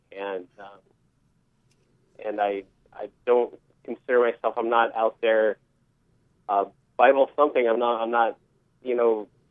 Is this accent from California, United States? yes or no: yes; California, United States; also born or lived in Hawaii; my younger years were spent in Southern California and Hawaii, actually. I lived in Hawaii until I was four, and then we moved to Southern California.